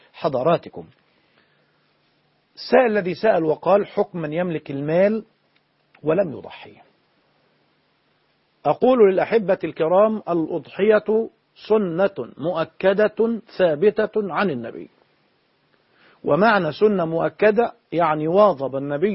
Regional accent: Egypt; لكن عندنا في مصر حاجة اسمها الوصية الواجبة قانونا.

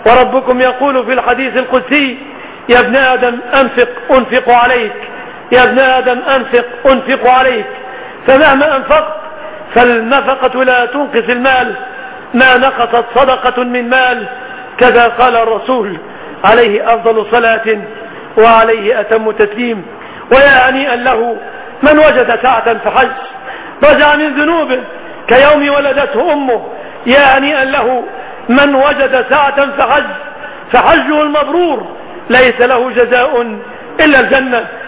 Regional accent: Egypt; بلادنا مصر

